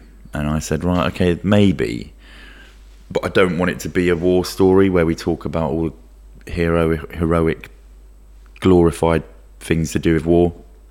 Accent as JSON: {"language": "English", "town": "Luton", "region": "East of England", "country": "United Kingdom", "tie": "born or raised there", "said": "I grew up in Luton"}